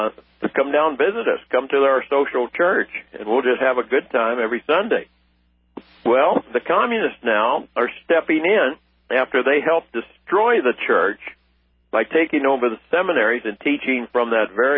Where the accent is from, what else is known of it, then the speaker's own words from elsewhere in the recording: Arlington, Virginia, United States; also born or lived in Washington, D.C.; if you knew the churches I grew up in Arlington, Virginia, and Washington, D.C., during the 40s and 50s, these were activist churches.